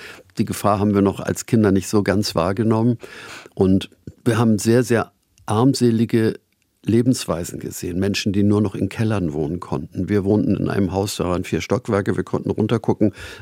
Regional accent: Hamburg, Germany; Ich bin in Winterhude aufgewachsen, in der Semperstraße.

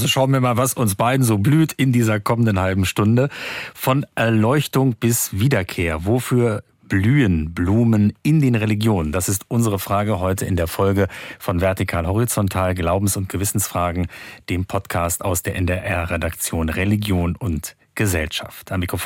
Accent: Hildesheim, Lower Saxony, Germany; born there; Ich komme ja gebürtig aus Hildesheim.

